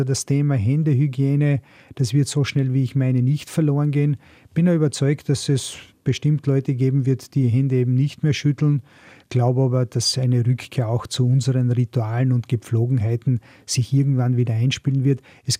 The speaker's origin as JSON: {"language": "German", "region": "Burgenland", "country": "Austria", "said": "weil es eher untypisch ist, dass ein Südburgenländer in Salzburg in einer Gemeinde Bürgermeister werden kann."}